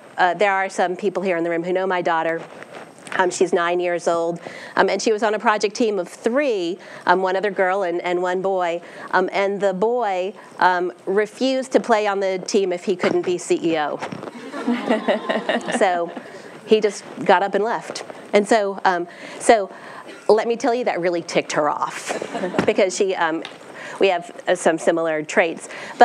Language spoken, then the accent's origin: English; Maine, United States; And I'm from Maine, so winter is coming.